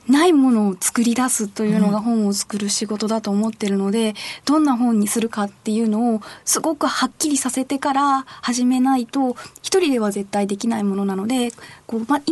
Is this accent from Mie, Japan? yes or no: no; Uji, Kyoto, Japan; 実は私自身も関西の出身なんですが。